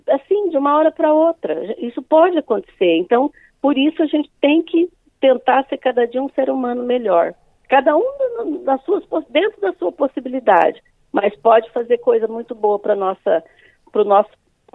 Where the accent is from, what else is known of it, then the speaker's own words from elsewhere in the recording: Bandeirantes, Paraná, Brazil; Eu acho que sou cria de Bandeirantes, né? Não nasci em Bandeirantes, mas me criei em Bandeirantes e eu sei que eu devo muito a essa cidade, que eu tenho um carinho enorme.